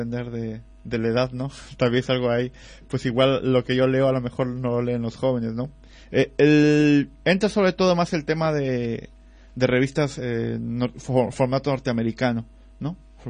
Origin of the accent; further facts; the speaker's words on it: Ecuador; also born or lived in Spain; now in Mexico; yo soy originario de Ecuador, pero ventillero de corazón, y entonces pues mi cambio desde Ecuador a México no es tan fuerte, ¿no?